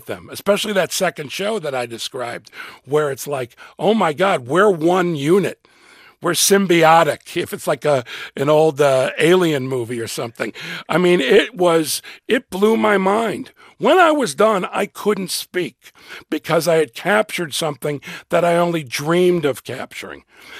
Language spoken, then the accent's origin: English; Chicago, Illinois, United States; I am from Chicago. The way a Midwesterner is, the way a Chicagoan is, that is at my soul who I am.